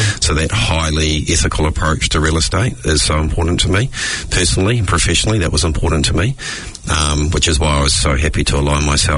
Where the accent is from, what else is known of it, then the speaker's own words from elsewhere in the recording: Te Atatu, Auckland, New Zealand; I grew up in Te Aratu